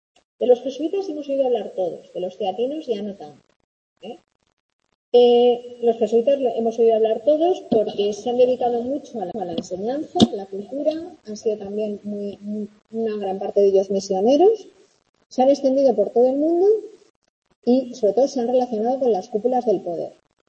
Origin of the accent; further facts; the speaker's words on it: Spain; lo primero que nos llama la atención a nosotros como españoles